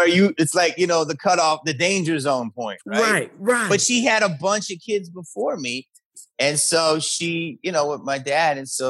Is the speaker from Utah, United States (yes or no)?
no; Philadelphia, Pennsylvania, United States; But I grew up in Philly and I grew up right on the edge of the city. So my family grew up in the city.